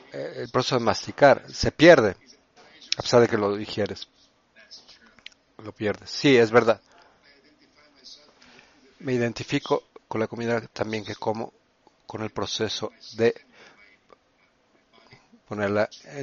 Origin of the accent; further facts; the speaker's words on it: Italy; moved away; Yo nací en Italia y crecí ahí, pero vine a este país hace mucho tiempo.